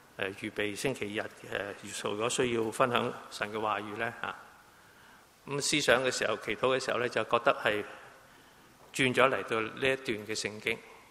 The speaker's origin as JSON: {"language": "Chinese", "country": "China", "said": "中秋节的时候呢，我们中国人呢，中秋节都是一个大的节日的。"}